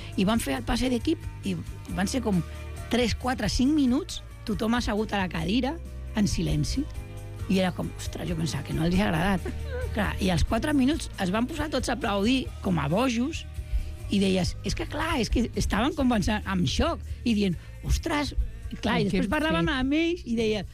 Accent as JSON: {"language": "Catalan", "town": "Barcelona", "region": "Catalonia", "country": "Spain", "said": "som de Barcelona i sortim de Festa de la Mercè"}